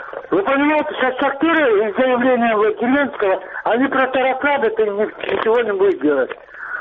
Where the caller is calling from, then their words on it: Luhansk Oblast, Ukraine; Луганщина.